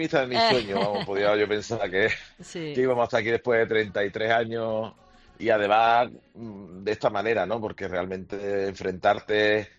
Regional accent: Seville, Andalusia, Spain; pues nada más decir que somos de Andalucía, que somos de Sevilla, pues es como un pasaporte que nos abre muchas puertas.

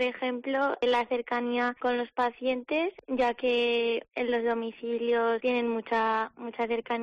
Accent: Barbastro, Aragon, Spain; aunque soy de Barbastro, pues me gustan mucho los pueblos

